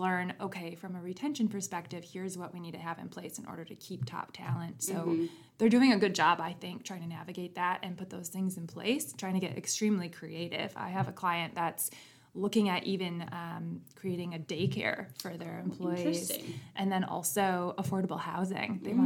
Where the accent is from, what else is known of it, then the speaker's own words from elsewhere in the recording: Grand Rapids, Michigan, United States; I'm born and raised in Grand Rapids